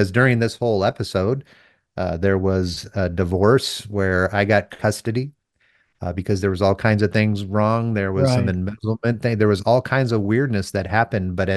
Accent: Texas, United States; I'm from Texas originally, and I've always spoken highly of Texas.

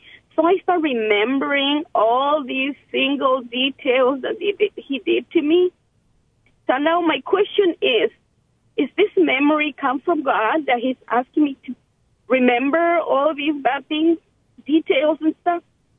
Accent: Mexico; English is a second language; now in United States; At that time, I didn't know English at all. I came from Mexico, and so I didn't know anything.

